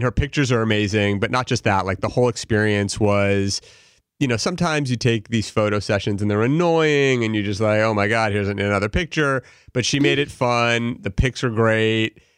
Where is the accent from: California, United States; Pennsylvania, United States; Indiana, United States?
California, United States; Los Angeles; I grew up in L.A., born and raised here, lived here my entire life through high scho